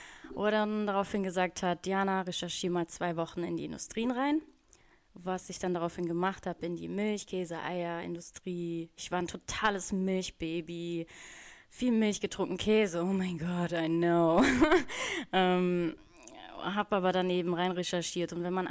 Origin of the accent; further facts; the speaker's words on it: Bonn, North Rhine-Westphalia, Germany; moved away as an adult; ich komme ursprünglich aus Bonn. Ich bin dann mit 20, also vor 10 Jahren, auf eine 5-jährige Weltreise losgestartet.